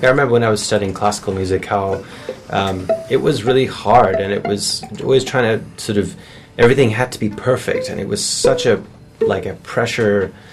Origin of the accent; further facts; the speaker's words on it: South Africa; I grew up in South Africa, and I arrived in 1990 when I was 6 years old